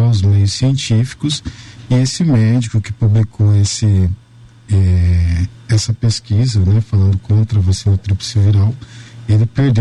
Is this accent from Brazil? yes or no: yes; São Paulo, Brazil; born there; inclusive eu nasci em São Paulo, né?